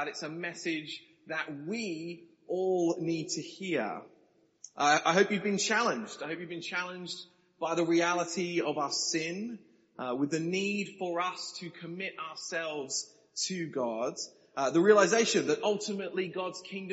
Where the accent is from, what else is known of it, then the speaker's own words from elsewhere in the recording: Australia; the election happening in my home country of Australia.